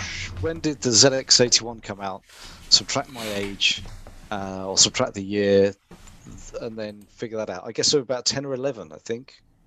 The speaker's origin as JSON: {"language": "English", "town": "Selsey", "region": "South East England", "country": "United Kingdom", "tie": "born or raised there", "said": "Grew up in a place called Selsey Bill, which was the home of Patrick Moore."}